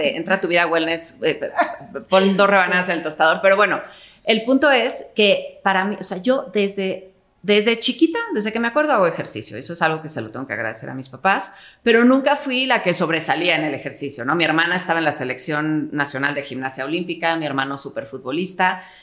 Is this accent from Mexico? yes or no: yes; Mexico; yo sí soy de México